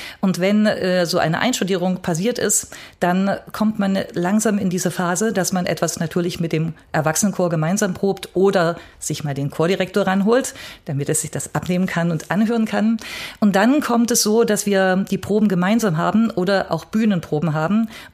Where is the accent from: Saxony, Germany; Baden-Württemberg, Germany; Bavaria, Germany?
Saxony, Germany; Dresden; ich bin ja als Dresdner Chorleiterin